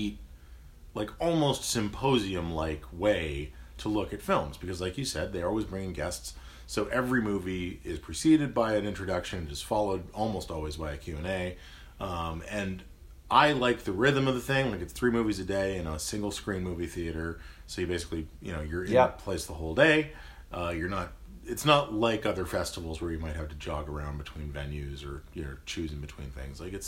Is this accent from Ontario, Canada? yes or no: yes; Toronto, Ontario, Canada; you mentioned to someone that we're from Toronto, and many of them will say that they're envious, and they should be.